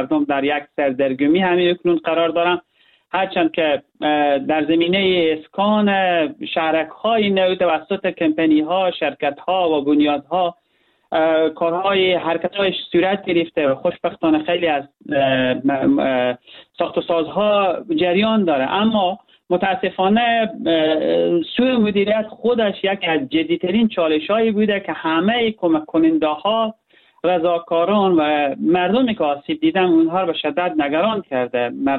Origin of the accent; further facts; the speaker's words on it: Herat, Afghanistan; به عنوان یک هراتی